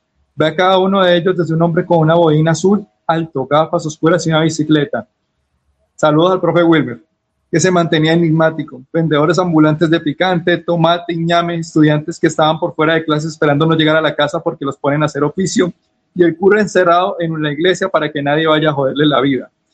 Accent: Ovejas, Sucre, Colombia; Un abrazo y un honor haber representado a mi pueblo Oveja Sucre en este bello espacio

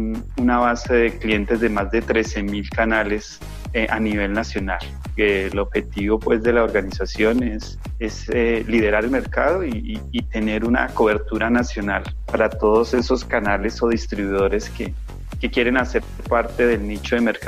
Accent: Simijaca, Cundinamarca, Colombia; now in Bogotá, Colombia; Yo soy de un municipio de Cundinamarca. Yo nací en Simijaca, Cundinamarca.

